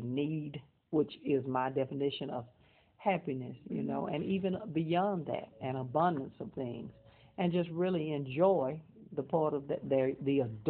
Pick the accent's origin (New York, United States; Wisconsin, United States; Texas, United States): Texas, United States; Fort Worth; I grew up here in Fort Worth